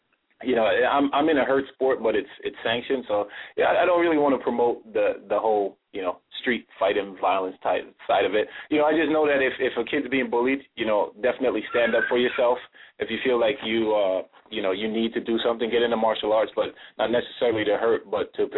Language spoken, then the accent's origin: English; New York, United States; You know, New York is crazy, man. You know, I grew up in New York, man. Obviously, you know, it's hard to go through life in New York without coming to one or two bumps or bruises in the streets.